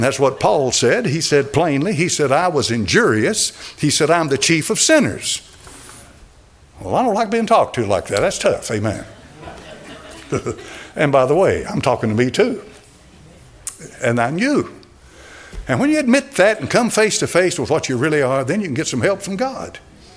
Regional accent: Scotland, United Kingdom; I'm from Scotland and you're my pastor.

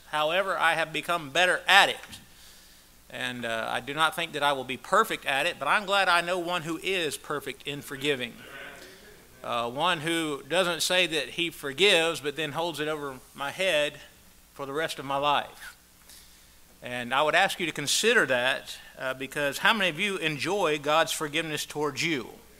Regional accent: Lakeland, Florida, United States; All right, I'm from Lakeland. Don't hold that against me. And that's where I was born

